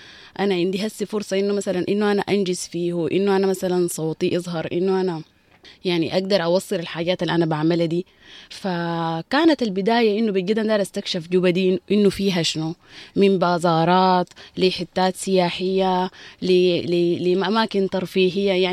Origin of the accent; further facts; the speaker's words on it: Khartoum, Sudan; now in South Sudan; تولدت ويهوجينا كان عيشنا في الخرطوم وبدينا حياتنا هناك.